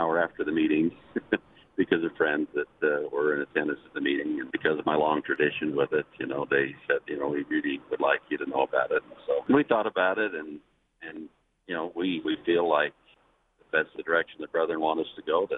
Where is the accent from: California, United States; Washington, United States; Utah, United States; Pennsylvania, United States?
Utah, United States; Manti; I say, I'm from Manti. Oh, the temple's there and the pageant is there.